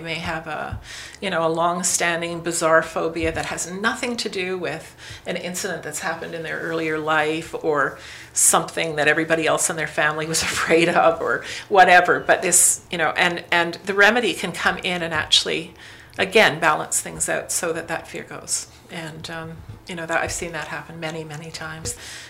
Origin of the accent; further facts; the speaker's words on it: Lachute, Quebec, Canada; I grew up in Lachute, and I always loved this village.